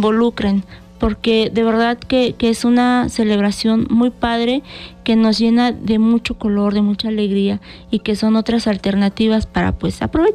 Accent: Mexico; El objetivo, les repito, es rescatar nuestra identidad como mexicanos

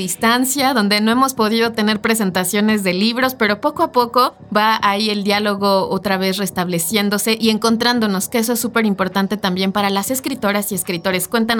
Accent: Mexico City, Mexico; born there; Nací en México DF, hoy Ciudad de México.

